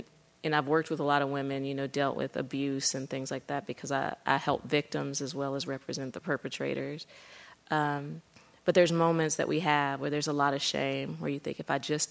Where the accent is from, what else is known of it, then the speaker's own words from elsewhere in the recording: Los Angeles, California, United States; born there; So I was born in Los Angeles, but all my family is from Tallahassee, Alabama, which is one of the settings of this novel.